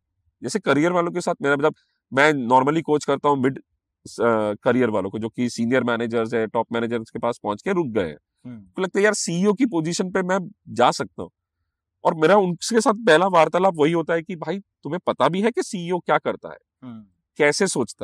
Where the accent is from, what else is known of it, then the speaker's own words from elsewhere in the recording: India; तो हम इंडिया से हैं, तो हम तो बॉलीवुड के साथ ही पले बड़े हैं